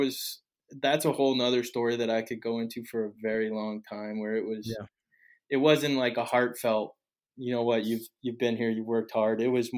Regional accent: New Jersey, United States; I grew up in New Jersey. Growing up in New Jersey, I was never a top name or anything like that.

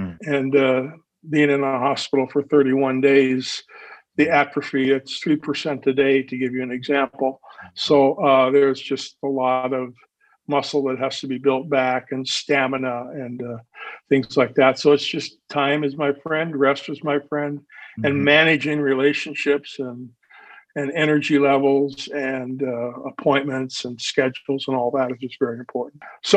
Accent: South Dakota, United States; I grew up in South Dakota in a Crimmer Mennonite Brethren Church.

